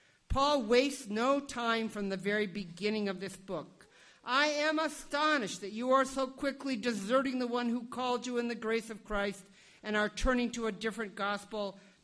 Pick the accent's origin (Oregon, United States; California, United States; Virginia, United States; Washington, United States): Washington, United States; Seattle; When I was growing up in Seattle